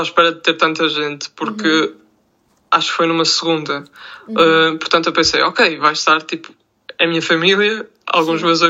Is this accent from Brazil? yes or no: no; Resende, Viseu, Portugal; numa festa que existe na minha terra, em Rezende